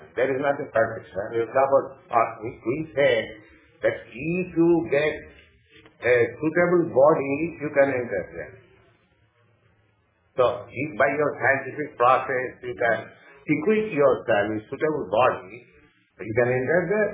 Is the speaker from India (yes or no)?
yes; Vrindavan, Uttar Pradesh, India; just like I'm in Arizona from Vrindavan. Vrindavan, that is 90 miles off from New Delhi.